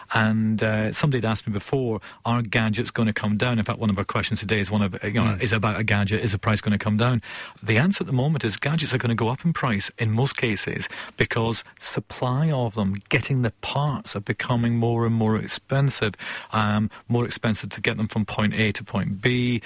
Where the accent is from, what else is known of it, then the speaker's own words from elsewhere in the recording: Scotland, United Kingdom; now in Liverpool, United Kingdom; I'm from Scotland. I live in Liverpool, so I suppose I am local.